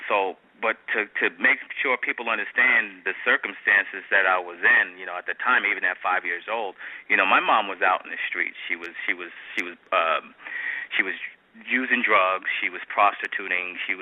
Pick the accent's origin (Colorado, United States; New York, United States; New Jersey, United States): New York, United States; Brooklyn; born and raised in Bedford-Stuyvesant, Brooklyn.